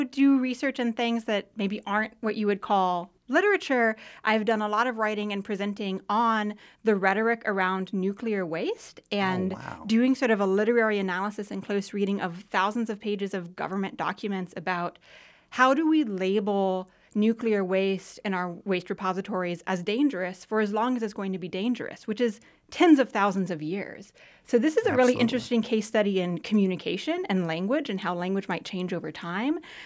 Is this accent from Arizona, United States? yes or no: yes; Tucson, Arizona, United States; I grew up in Tucson, Arizona, and I did all of my schooling pretty much in my hometown.